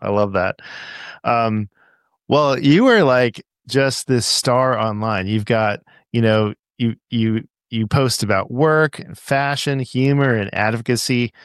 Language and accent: English; Pasadena, California, United States; You know, I'm from LA. I'm from Pasadena, actually.